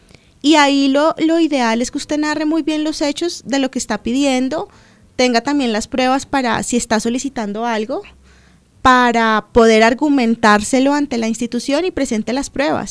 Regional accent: Colombia; que todos como colombianos seamos responsables

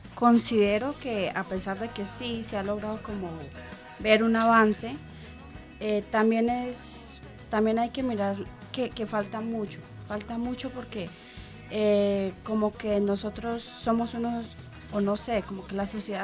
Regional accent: Pauna, Boyacá, Colombia; me encuentro con un compañero allá de mi pueblo, de Pauna

